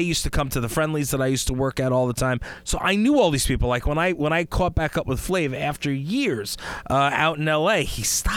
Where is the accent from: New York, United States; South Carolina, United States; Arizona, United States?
New York, United States; Uniondale; for those of you who aren't aware, I grew up in Uniondale, New York.